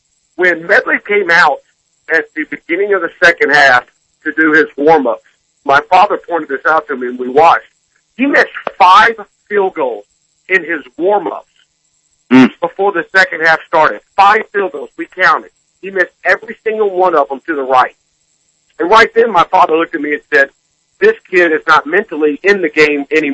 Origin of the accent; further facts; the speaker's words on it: Mobile, Alabama, United States; because I'm from Mobile, Alabama, and I lived there for 25 years of my life.